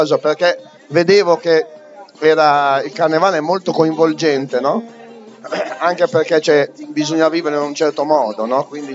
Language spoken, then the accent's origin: Italian; Parma, Emilia-Romagna, Italy; non sono di Ivrea, non sono neanche piemontese, che io sono parmigiano.